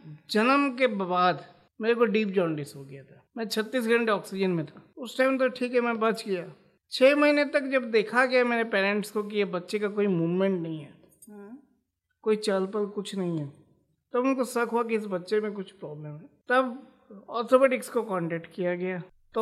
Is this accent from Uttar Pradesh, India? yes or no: no; Dhanbad, Jharkhand, India; मैं एक्चुअली धनबाद का रहने वाला हूँ